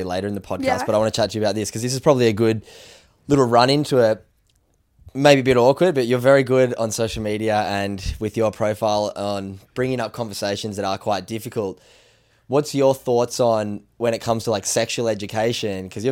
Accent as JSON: {"language": "English", "region": "New South Wales", "country": "Australia", "tie": "born or raised there", "said": "I grew up on the Northern Beaches too, just around the corner from where Till lives."}